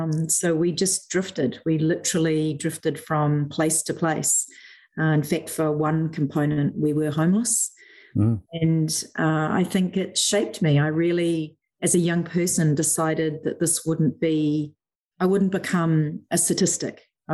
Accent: West Auckland, Auckland, New Zealand; born there; I was born in New Zealand, in fact, West Auckland, so a real Westie

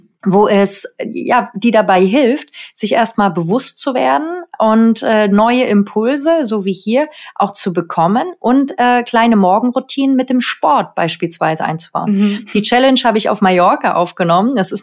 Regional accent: North Rhine-Westphalia, Germany; Und ich komme ja aus der Nähe von Köln, deswegen war das für mich um die Ecke.

